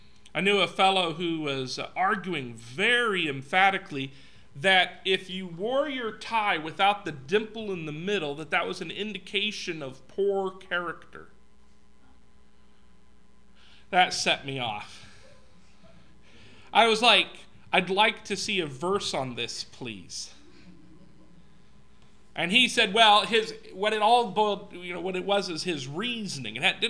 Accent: Los Angeles, California, United States; I grew up in Los Angeles around where gangs were a real problem.

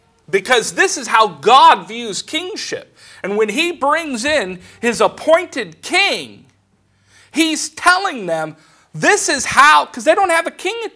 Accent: California, United States; I grew up in California.

